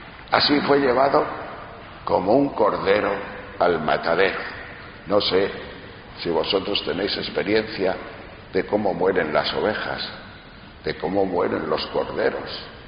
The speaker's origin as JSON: {"language": "Spanish", "town": "León", "region": "Castile and León", "country": "Spain", "said": "he visto matar en mi tierra de León muchos corderos"}